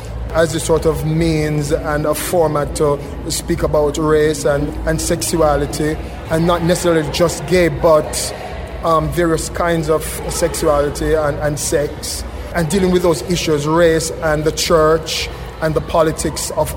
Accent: Jamaica; now in United States; I'm an artist born and raised in Jamaica.

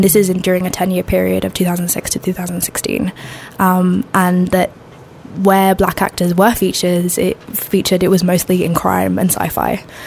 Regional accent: Sweden; Growing up in Sweden, it's like a barren land for queer Black arts and narratives and stories.

